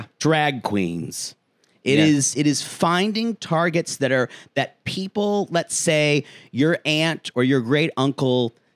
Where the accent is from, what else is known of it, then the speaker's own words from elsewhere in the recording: South Carolina, United States; and my home state of South Carolina